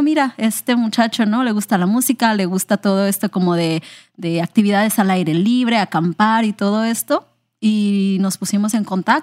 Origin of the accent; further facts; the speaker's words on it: Manzanillo, Colima, Mexico; also born or lived in Puerto Vallarta / Zihuatanejo; yo soy del estado de Colima, en México. Yo nací en Manzanillo y toda mi vida, pues como que en mi infancia nos estuvimos mudando mucho por el trabajo de mi papá.